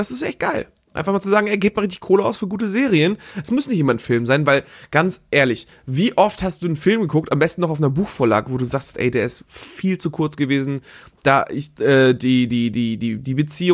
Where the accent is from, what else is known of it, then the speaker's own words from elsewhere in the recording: Northern Germany, Germany; Ich komme ja aus dem Norden.